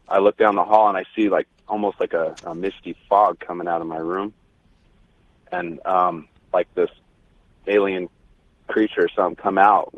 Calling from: Wichita Falls, Texas, United States; I'm calling from Wichita Falls, Texas.

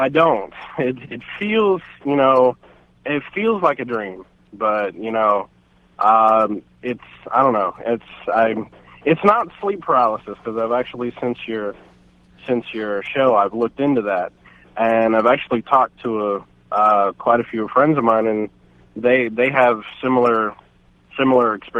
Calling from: Charlotte, North Carolina, United States; Charlotte, North Carolina.

